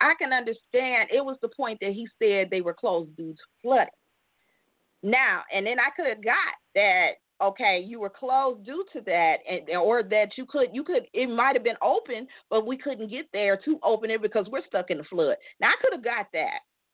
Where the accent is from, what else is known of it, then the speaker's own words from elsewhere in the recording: Detroit, Michigan, United States; We're from Detroit originally, guys.